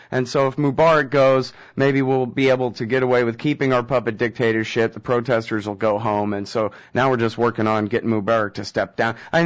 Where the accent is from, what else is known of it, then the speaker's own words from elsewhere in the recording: Texas, United States; now in California, United States; I'm a Texan, and right now I live in California